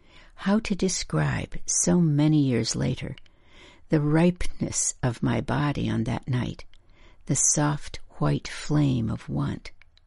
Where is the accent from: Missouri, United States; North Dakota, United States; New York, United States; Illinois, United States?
North Dakota, United States; a place that sounded wildly exotic to me as a kid growing up in North Dakota.